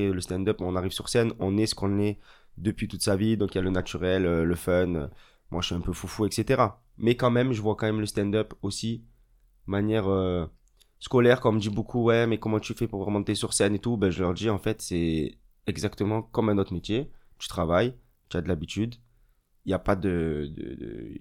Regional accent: Marseille, Provence-Alpes-Côte d'Azur, France; now in Paris, France; Voilà, je suis marseillais. J'ai fait mes études, tout mon cursus scolaire dans le 6e. Et après, je suis monté à Paris pour mon école d'ingénieur.

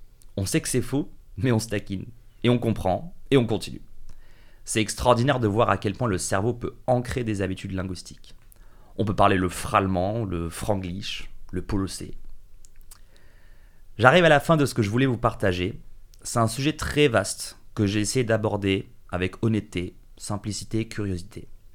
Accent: South Africa; French is a second language; Je pouvais parler ma langue, utiliser des expressions sud-africaines, comme le fameux « Hauset », « Moradem », »,« Akona ». C'est des mots que je ne peux que utiliser avec d'autres Sud-Africains.

